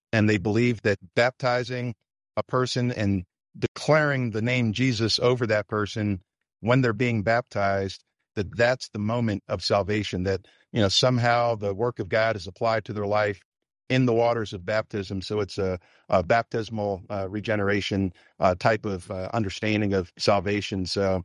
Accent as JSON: {"language": "English", "town": "Albany", "region": "New York", "country": "United States", "tie": "born or raised there", "said": "I grew up in Albany, New York."}